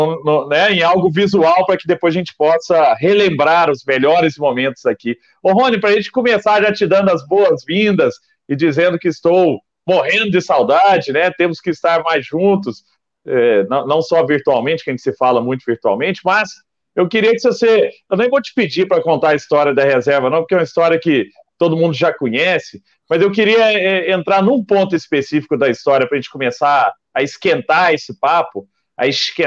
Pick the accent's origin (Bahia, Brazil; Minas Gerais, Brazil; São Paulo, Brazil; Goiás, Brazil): Minas Gerais, Brazil; accent: somewhat carioca; also born or lived in Rio de Janeiro; Ah, acaba que meu sotaque, eu morei muito tempo no Rio. Ficou meio carioca, né? Mas eu sou de Minas.